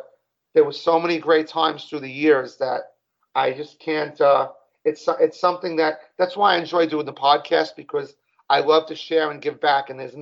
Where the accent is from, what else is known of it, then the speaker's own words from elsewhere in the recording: Brooklyn, New York, United States; now in Florida, United States; I mean, we come from Brooklyn, so before we moved down to Florida, you know, back in the mid-2000s